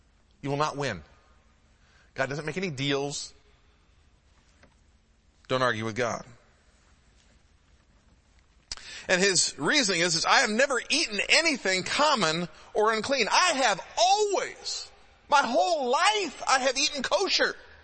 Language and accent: English; Midwest, United States; I grew up in the Midwest. I grew up on meat and potatoes.